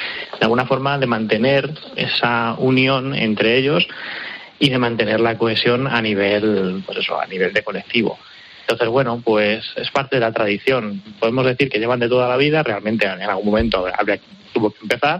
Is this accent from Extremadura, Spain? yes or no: yes; Siruela, Extremadura, Spain; son ahí en Siruela, pero bueno, Siruela-Badajoz